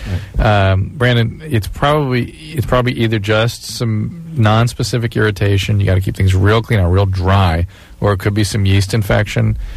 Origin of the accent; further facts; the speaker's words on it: Australia; also born or lived in Michigan, United States; Australia via Michigan.